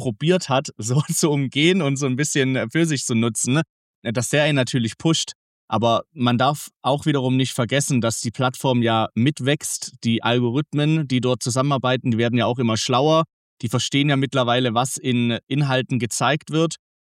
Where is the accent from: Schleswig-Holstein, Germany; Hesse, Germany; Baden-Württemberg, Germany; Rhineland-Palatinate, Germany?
Baden-Württemberg, Germany; Göppingen; Also ich komme aus Göppingen. Das ist so 20 Minuten entfernt von unserem schönen Stuttgart. Bin jetzt am 5. Mai 31 geworden. Und yes, bin hier im Schwabenland zu Hause.